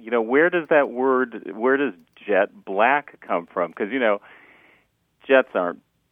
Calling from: San Diego, California, United States; San Diego.

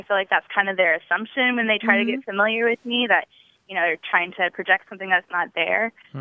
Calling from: Dallas, Texas, United States; I'm calling from Dallas.

